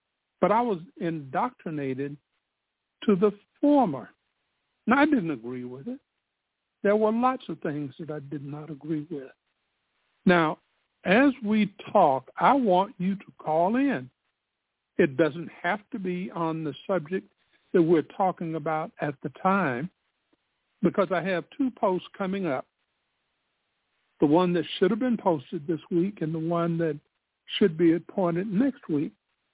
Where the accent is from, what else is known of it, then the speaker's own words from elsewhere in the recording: Spartanburg, South Carolina, United States; in the heart of my hometown, Spartanburg, South Carolina, there is a statue of a military person